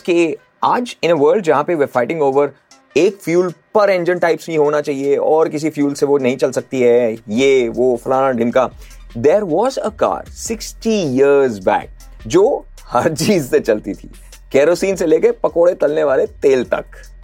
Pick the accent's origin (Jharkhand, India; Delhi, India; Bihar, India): Delhi, India; क्योंकि बॉस मैं दिल्ली से हूँ